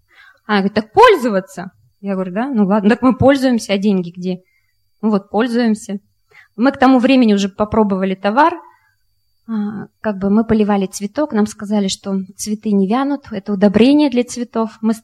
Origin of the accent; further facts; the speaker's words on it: Tatarstan, Russia; я из Татарстана, у нас принято, что если человек приходит в дом, обязательно, чтобы было что-то вкусненькое.